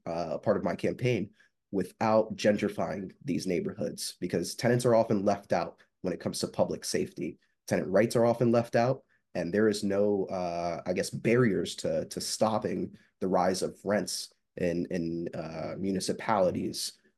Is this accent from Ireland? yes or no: no; Holyoke, Massachusetts, United States; first language Spanish; English is a second language; also born or lived in Kissimmee / Puerto Rico; I was raised in Holyoke. I was born in Kissimmee, raised partially in Puerto Rico. So my native language is Spanish.